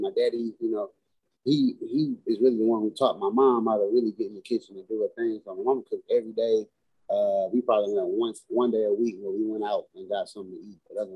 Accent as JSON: {"language": "English", "town": "Beaumont", "region": "Texas", "country": "United States", "said": "Yeah, Beaumont. Right south of Houston. And then the rest of our family is pretty much from Louisiana."}